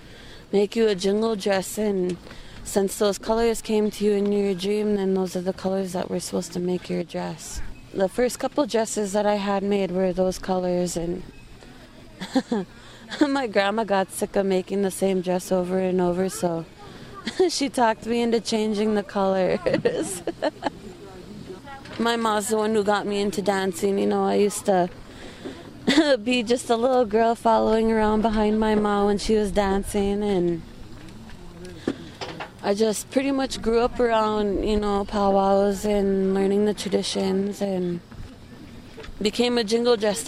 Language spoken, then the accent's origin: English; Virginia, Minnesota, United States; I came from Virginia, Minnesota.